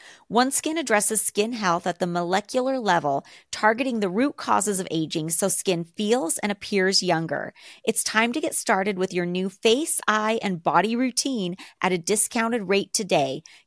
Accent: Alaska, United States; You just know I grew up in Alaska.

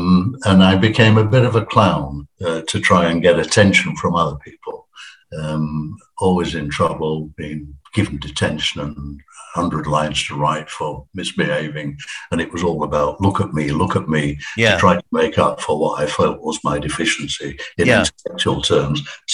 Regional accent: Yorkshire and the Humber, United Kingdom; moved away as an adult; I then got a full-time job with the union in London when I was 21. I moved from Yorkshire down to London.

